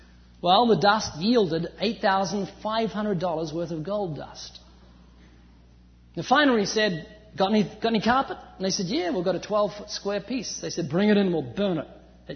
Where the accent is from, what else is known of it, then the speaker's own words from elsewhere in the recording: New Zealand; moved away as an adult; now in United States; I'm originally from New Zealand, although you wouldn't know, I've lost my accent, I've been living in California for 14 years.